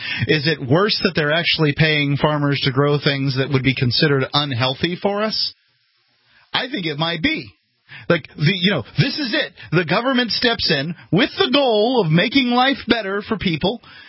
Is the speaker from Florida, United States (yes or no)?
yes; Florida, United States; And yes, I've seen a lot of cow poo. I grew up in Manatee County, Florida, on